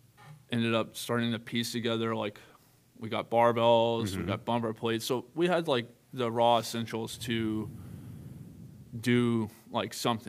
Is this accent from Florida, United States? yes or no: no; Huntsville, Alabama, United States; moved away as an adult; Yeah, I'm from Huntsville.